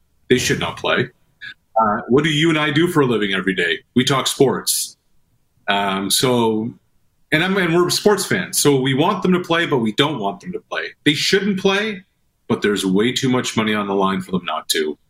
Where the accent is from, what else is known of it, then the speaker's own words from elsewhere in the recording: Truro, Nova Scotia, Canada; I'm from Truro. He's from Pictou, Nova Scotia. Tell him the hub of Nova Scotia is where it's at.